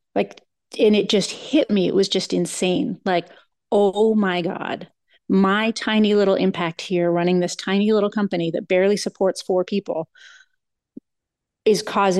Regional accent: Berkeley, California, United States; I grew up in Berkeley, California, you know, insert hippie jokes here.

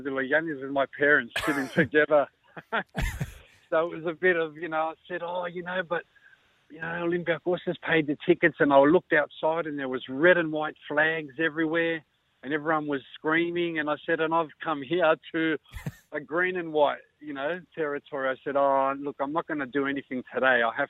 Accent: Australia; I said, oh, tell him, I don't care, I'm an Aussie, I'll be fine, don't worry.

